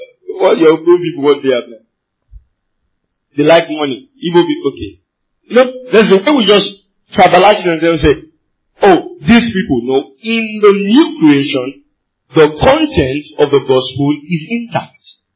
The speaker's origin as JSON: {"language": "English", "region": "Ogun", "country": "Nigeria", "said": "And me, I am from Ijebu. In Ijebu, we are stingy."}